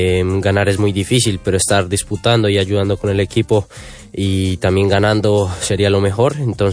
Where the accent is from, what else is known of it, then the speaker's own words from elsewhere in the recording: Colombia; Soy colombiano de cuna, criado en las montañas